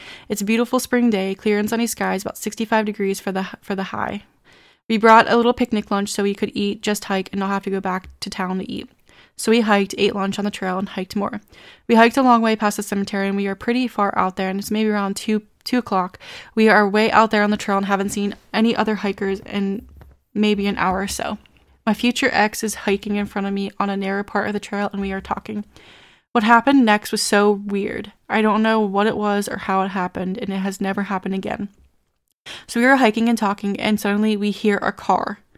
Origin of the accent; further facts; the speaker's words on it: Maryland, United States; I grew up there in Western Maryland in the Appalachian Mountains.